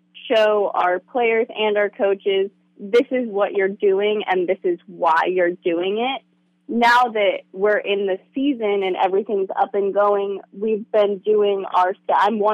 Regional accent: Hoquiam, Washington, United States; So as you mentioned, I'm from Hoquiam, where Jimmy Anderson was from.

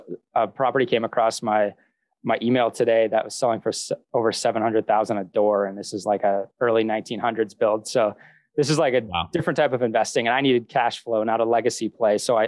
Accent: New England, United States; I grew up in New England in a small town to a family of entrepreneurs.

